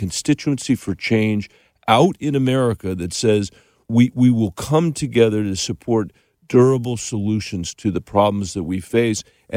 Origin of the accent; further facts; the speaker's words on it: New Delhi, Delhi, India; born there; I was born in New Delhi, India, first of all.